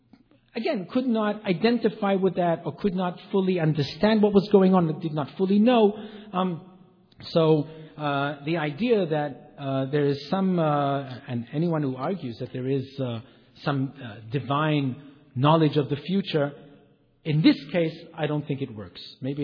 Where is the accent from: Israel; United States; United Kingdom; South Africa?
Israel; This is a cultural difference. I come from Israel.